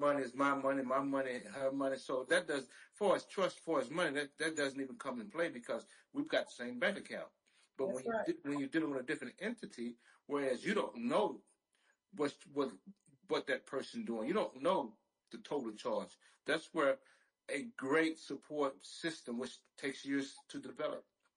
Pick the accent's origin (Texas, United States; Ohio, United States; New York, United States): Texas, United States; Temple; I'm from Temple, Texas. They call it Trouble Town. We're right between Waco and Killeen, Texas.